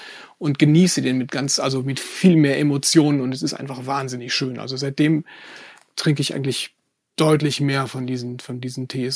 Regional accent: Aachen, North Rhine-Westphalia, Germany; also born or lived in Munich; Zunächst einige Jahre in München, mittlerweile jetzt in Aachen, in meiner Heimatstadt gelandet.

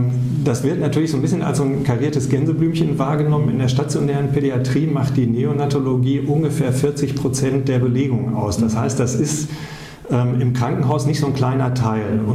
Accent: North Rhine-Westphalia, Germany; wenn man aus dem Ruhrpott kommt, erst im Rheinland. Ja. Also da wird man als Westfale identifiziert, während man sich sonst eigentlich immer die Identität des Ruhrgebiets gegeben hätte.

